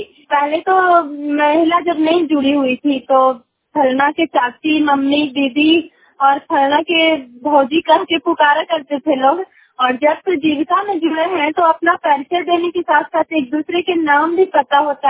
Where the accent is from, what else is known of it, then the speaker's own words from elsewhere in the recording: Gomahar, Bihar, India; और मैं गोमहर ग्राम की रहने वाली हूँ